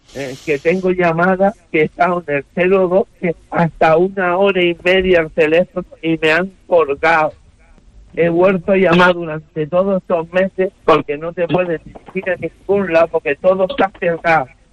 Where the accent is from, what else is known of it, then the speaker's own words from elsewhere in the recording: Canary Islands, Spain; soy canario.